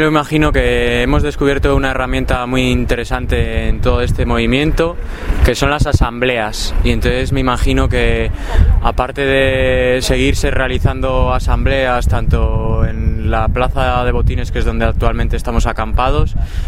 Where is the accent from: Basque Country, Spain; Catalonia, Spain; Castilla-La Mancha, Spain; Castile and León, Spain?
Castile and León, Spain; León; también vengo desde León